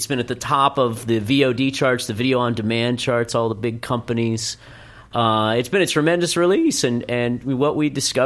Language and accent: English; Texas, United States; and I come from Texas